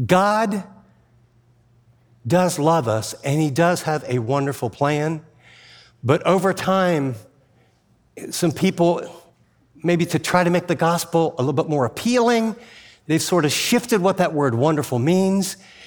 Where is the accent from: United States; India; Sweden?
United States; I grew up in America. I thought I was always a Christian.